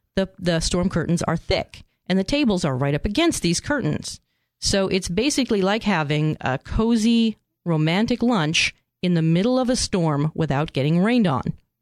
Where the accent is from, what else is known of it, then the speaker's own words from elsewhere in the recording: San Diego, California, United States; I am a Californian. I am a San Diegan Californian. I've been here for decades. I love it. I will never leave.